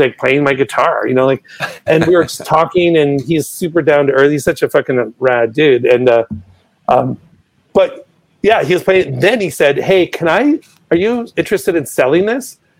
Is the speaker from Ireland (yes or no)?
no; Vancouver, British Columbia, Canada; I'm from Vancouver.